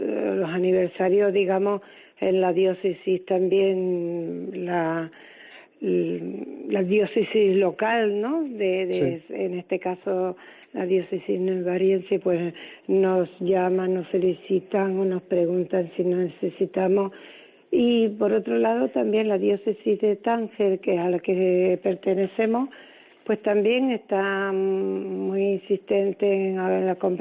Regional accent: Los Realejos, Canary Islands, Spain; Yo soy natural de Tenerife, en Los Realejos.

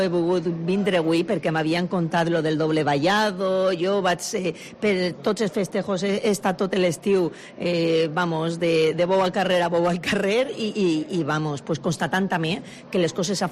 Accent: Onda, Valencian Community, Spain; Es nota que soc més d'Onda.

